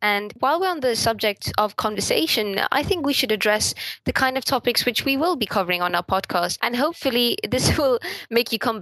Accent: India; also born or lived in Europe; So I'm an Indian who was raised outside of India in a more traditional Indian household. So my family brought their values from India into Europe.

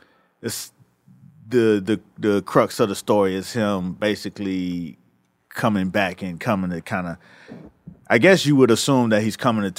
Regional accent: Miami, Florida, United States; I'm from Miami, right?

